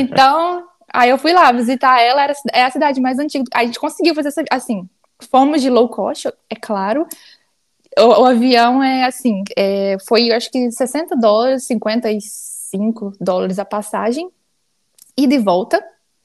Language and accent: Portuguese; Dores do Indaiá, Minas Gerais, Brazil; also born or lived in Uberlândia / Palmas; Não, sou de Dores do Indaiá.